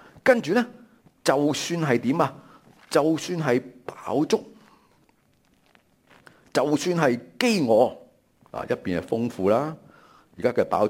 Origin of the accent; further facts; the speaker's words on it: Macau; 我呢就在我是澳门出世的，所以我是澳门人。